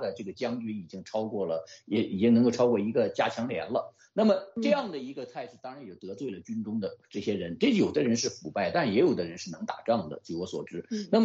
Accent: China

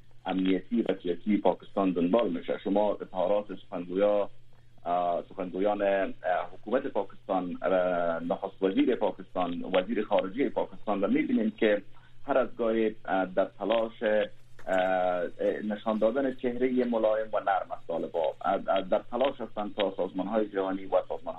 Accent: Afghanistan; به عنوان یک افغان، به عنوان یک کسی که به او کشور تعلق دارم

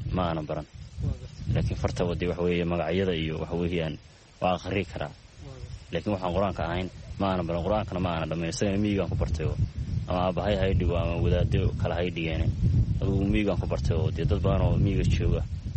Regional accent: Bocame, Sool, Somalia; Waxaan ku dhashay aagga magaalada Boocaame. Waxaan ka mid ahay xoolo dhaqatada ku nool aagga magaalada Boocaame.

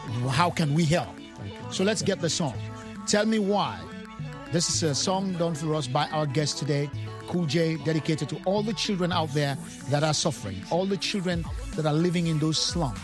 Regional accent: Sierra Leone; I'm from Sierra Leone.

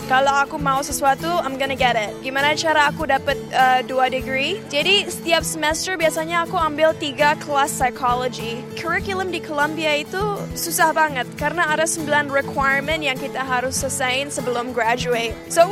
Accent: Indonesia; now in New York, United States; Mudah-mudahan aku gak cuma jadi orang pintar aja, tapi juga bisa jadi international actress yang bikin, of course, bikin Indonesia proud.

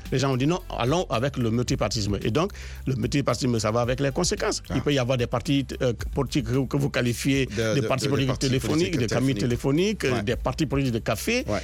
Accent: Guinea; La Guinée, mon pays d'origine, n'a jamais organisé une conférence nationale.

